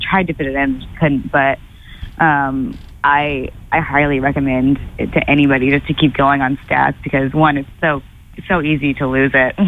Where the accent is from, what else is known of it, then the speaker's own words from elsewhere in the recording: Tulsa, Oklahoma, United States; moved away as an adult; now in Boston, United States; So I actually came from Oklahoma, Tulsa to be exact, and I moved here, a week before classes started, so I got Boston at the most beautiful time